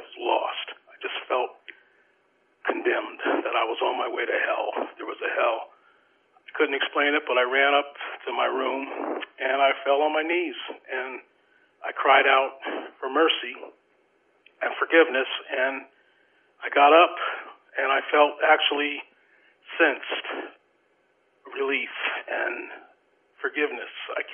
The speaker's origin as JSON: {"language": "English", "town": "Pottsville", "region": "Pennsylvania", "country": "United States", "tie": "born or raised there", "said": "Well, I was born and raised in Pottsville, Pennsylvania. I don't know if you're familiar with Pottsville."}